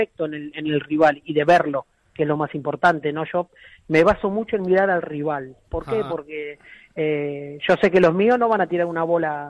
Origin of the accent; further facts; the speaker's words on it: Mar del Plata, Buenos Aires Province, Argentina; De Mar del Plata.